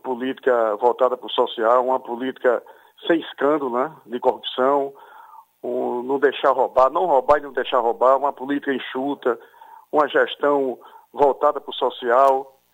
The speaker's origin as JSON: {"language": "Portuguese", "town": "Olinda", "region": "Pernambuco", "country": "Brazil", "tie": "born or raised there", "said": "Eu nasci e me criei aqui, né, Jota, em Olinda. Eu sempre fiz política em Olinda, nunca saí daí a Olinda para fazer política em outro local. É um sonho que eu tenho. Eu tenho 61 anos de idade"}